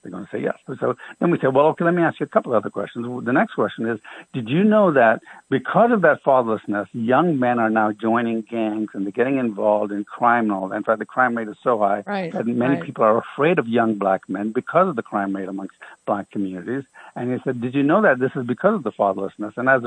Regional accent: Sudan; also born or lived in Ghana / Ethiopia / Jamaica; I was born in Africa. I was born in Ghana, and I grew up in Sudan and Ethiopia and Jamaica, right? So I'm African by birth. I'm ethnically Indian. My parents are Indian, right? So I'm ethnically Indian, but I'm African by birth, African by culture, grew up there.

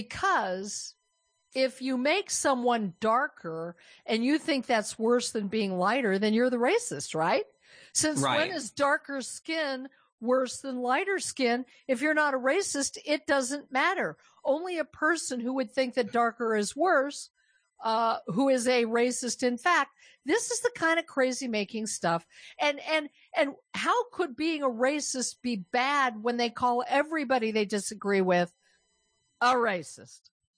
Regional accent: Denver, Colorado, United States; It's happening in my hometown of Denver, Colorado, where I no longer live.

